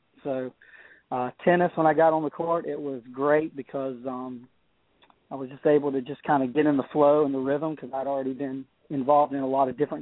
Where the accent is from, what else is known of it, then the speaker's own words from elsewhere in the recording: Cary, North Carolina, United States; I am actually originally from Cary, North Carolina, one of the few natives that's still hanging around here.